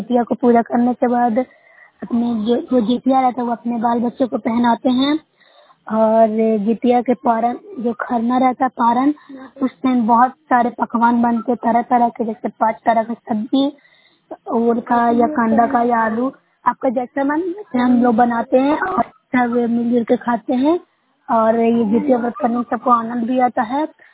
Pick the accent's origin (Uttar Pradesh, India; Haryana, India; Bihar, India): Bihar, India; मैं नौसरा प्रखंड से हूँ, जिला नालंदा के निवासी हूँ।